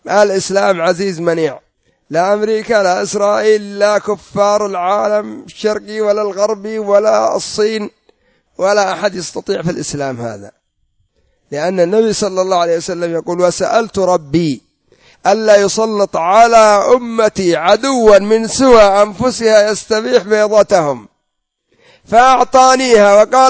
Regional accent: Yemen; عندنا في اليمن قدرية؟ نعم، كلهم قدرية.

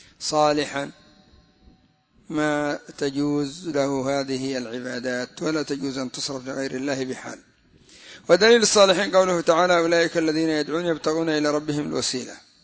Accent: Hadramaut, Yemen; كما هم عندنا في حضرموت

